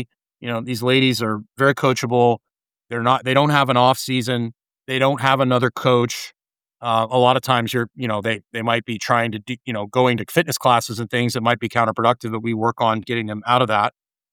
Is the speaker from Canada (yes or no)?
yes; Canada; moved away as an adult; also born or lived in United States; I'm originally from Canada. I played every sport growing up, and I went to college in the U.S. to play college football.